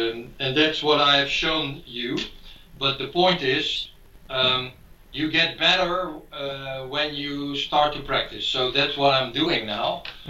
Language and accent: English; Netherlands; English is a second language; So I'm a Dutchman. I was born in 1954 in January